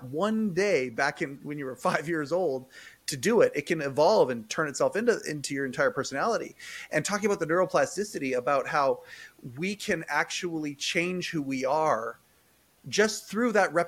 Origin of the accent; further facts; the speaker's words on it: Kelowna, British Columbia, Canada; You know, I'm from Kelowna.